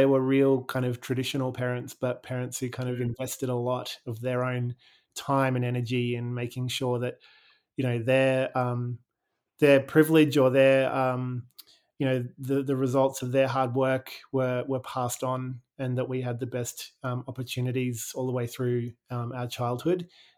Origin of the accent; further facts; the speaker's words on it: Brisbane, Queensland, Australia; Yeah, I feel like growing up in Brisbane in the 80s, showing my age a little bit, but growing up in Brisbane in the 80s was such an amazing place to be